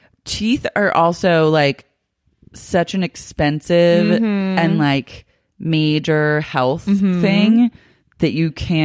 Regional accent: Australia; Keep in mind, I'm Australian and didn't really realize that health and dental insurance were totally different.

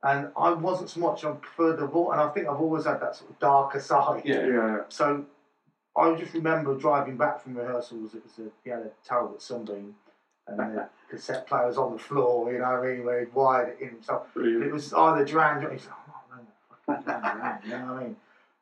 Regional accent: England, United Kingdom; I grew up in the Midlands

